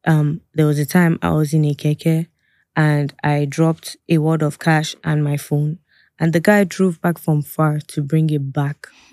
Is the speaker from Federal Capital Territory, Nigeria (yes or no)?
yes; Abuja, Federal Capital Territory, Nigeria; also born or lived in Jos; I mean, Abuja, growing up in Abuja... Shortlink to Kaduna and then shortlink to Jos where I schooled. The north was like a huge part of my upbringing, right? Because Abuja is in the north.